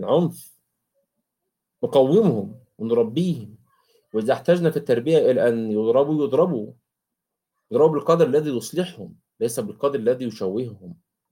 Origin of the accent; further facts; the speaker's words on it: Egypt; مثل مهنة نسميها عندنا في مصر العربجي